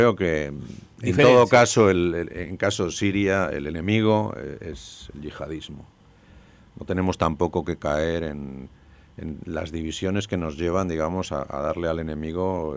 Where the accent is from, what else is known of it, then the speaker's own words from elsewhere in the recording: Spain; Pero bueno, siendo español y a título privado